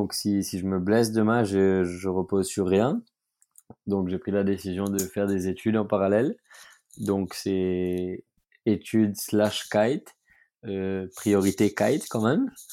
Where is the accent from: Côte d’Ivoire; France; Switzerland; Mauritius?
Mauritius; Du coup, nous, on est arrivés de Maurice.